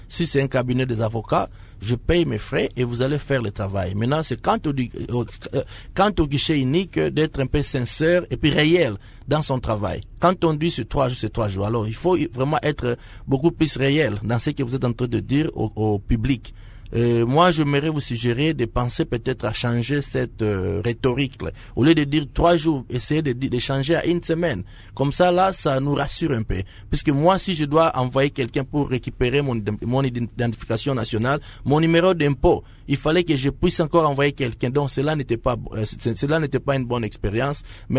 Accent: DR Congo; Moi en tant qu'un Congolais, je ne me considère pas pour un Américain. Je suis un Congolais.

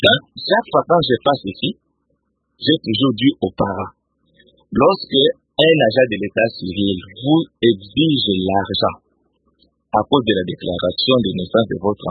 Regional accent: Lemba, Kinshasa, DR Congo; Je veux vous parler, parce que moi je suis de Lemba, je veux vous parler de l'expérience de Lemba.

